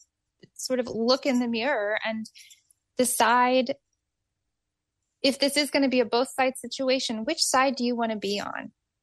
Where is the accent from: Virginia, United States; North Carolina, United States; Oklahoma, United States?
Oklahoma, United States; I'm from Oklahoma. My family are all Republicans.